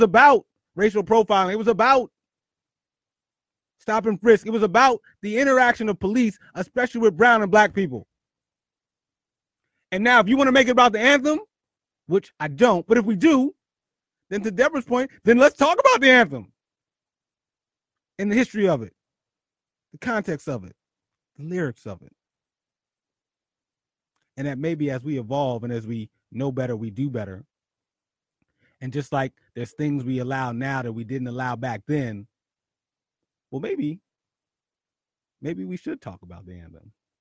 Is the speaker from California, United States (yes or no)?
no; Philadelphia, Pennsylvania, United States; And Jim Kenney, mayor of Philadelphia, my hometown of City Brother Love, he wasn't done.